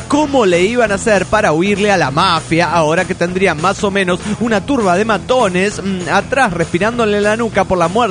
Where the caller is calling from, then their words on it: Juliaca, Puno, Peru; de Juliaca, Perú.